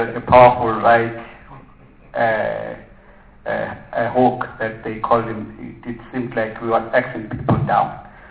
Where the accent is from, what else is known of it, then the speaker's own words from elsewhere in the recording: KwaZulu-Natal, South Africa; I come from KwaZulu-Natal.